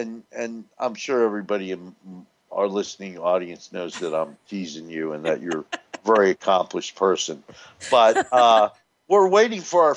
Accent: New Jersey, United States; Frank Pallone from my home state of New Jersey, 2nd District

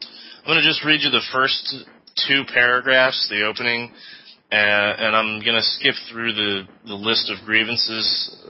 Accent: United States; And I think one of the things that's important right now as an American and as a consider myself a patriot is to really remember what this Independence Day was all about.

